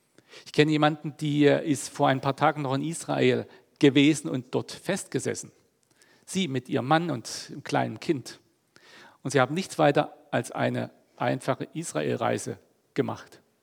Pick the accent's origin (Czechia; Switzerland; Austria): Switzerland; wie gehen wir eigentlich so als Mitteleuropäer, als Schweizer, die wir doch relativ friedlich leben, damit um?